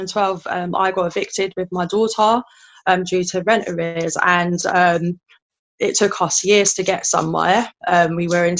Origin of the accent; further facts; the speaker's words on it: Putney, London, United Kingdom; I am from Putney